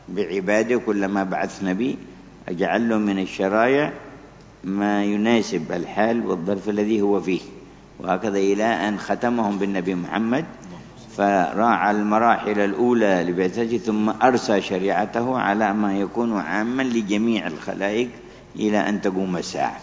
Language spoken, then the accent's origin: Arabic; Hadramaut, Yemen; السائد عندنا في حضرموت